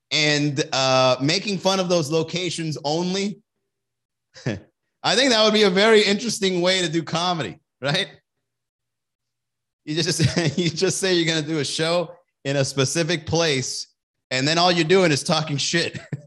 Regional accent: Alabama, United States; I'm from Alabama and marijuana is still illegal.

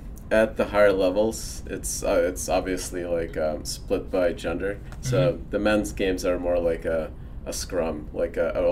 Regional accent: Chicago, Illinois, United States; moved away; also born or lived in Ukraine; grew up in Chicago, went to school in Urbana-Champaign. I ended up in San Diego working at Qualcomm. Mm-hmm. So my buddy and I lived in Solana Beach.

